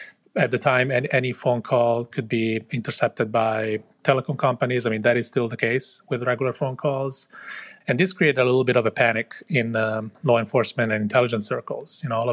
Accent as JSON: {"language": "English", "country": "Italy", "moved": "yes", "said": "At the time, I was living in Spain, and I came from Italy. So I had a family in Italy, friends in Italy."}